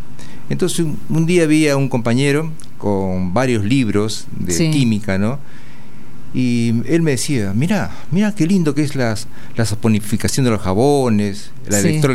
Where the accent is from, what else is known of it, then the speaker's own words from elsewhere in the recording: Huánuco, Peru; born there; nací en una ciudad cordillerana que se llama Huánuco, pero me crié en una ciudad muy linda que se llama Arequipa. Arequipa es la segunda ciudad del Perú.